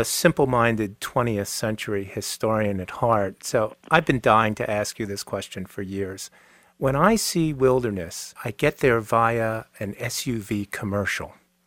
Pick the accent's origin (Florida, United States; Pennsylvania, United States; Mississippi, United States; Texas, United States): Florida, United States; Miami; I mean, I grew up in Miami, and there was nothing natural. Even the AstroTurf was not natural.